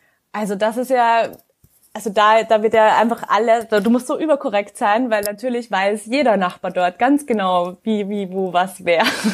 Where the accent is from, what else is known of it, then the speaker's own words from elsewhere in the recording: Styria, Austria; also Steiermark, Graz ist die Hauptstadt da, wo ich herkomme.